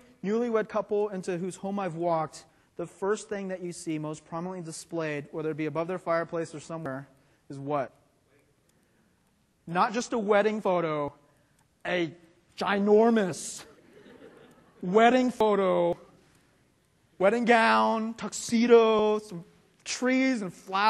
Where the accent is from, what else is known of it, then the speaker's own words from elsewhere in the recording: Atlanta, Georgia, United States; we're here in North Atlanta, which is the south of the United States. Being born and raised in Atlanta, I experienced the Southern American church. I'm Presbyterian